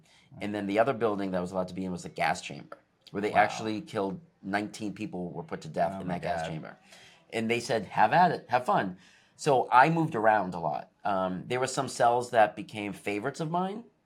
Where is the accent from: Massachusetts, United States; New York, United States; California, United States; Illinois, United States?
Massachusetts, United States; Salem; moved away as an adult; So I was born in Salem Hospital. And I spent the first from birth to age 30 in Salem. So you don't understand really truly what the area means until you leave.